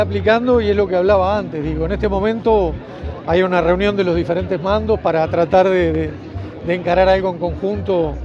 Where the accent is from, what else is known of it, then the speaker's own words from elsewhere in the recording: Uruguay; Entonces creo que ahí como sociedad, como uruguayos, tenemos un deber grande hacia ellos.